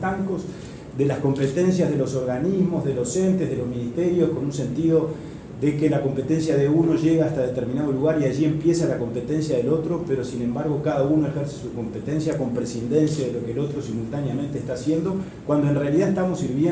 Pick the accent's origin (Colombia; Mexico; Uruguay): Uruguay